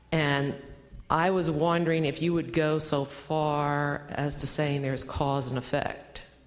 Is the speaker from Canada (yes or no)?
no; Hickory, North Carolina, United States; I'm from Hickory.